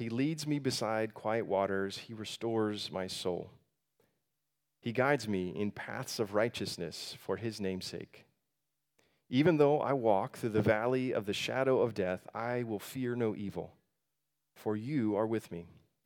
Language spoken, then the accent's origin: English; Florida, United States; I'm from Florida cattle country.